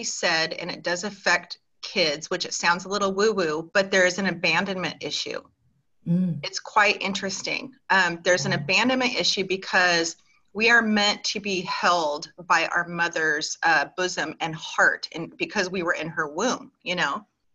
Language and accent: English; Compton, California, United States; born there; I know. I am. I was born in Compton, California. And, you know, obviously that was quite a few many years ago. So it sounds really funny and really good now, but I was born in Compton.